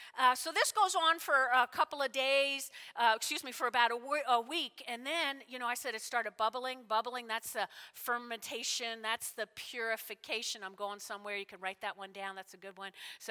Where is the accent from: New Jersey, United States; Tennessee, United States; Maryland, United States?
New Jersey, United States; I grew up in North Jersey, and I grew up with a lot of Italians.